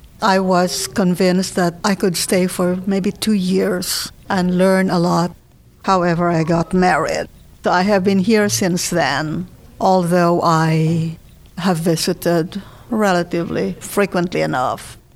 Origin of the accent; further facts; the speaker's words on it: Philippines; moved away as an adult; I grew up in the Philippines. We started to live in a small town where my father was the town judge.